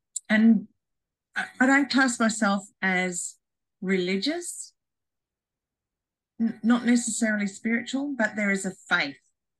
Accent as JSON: {"language": "English", "region": "Queensland", "country": "Australia", "tie": "born or raised there", "said": "I grew up in Western Queensland, out, you know, in the bush, basically, and books were my friends."}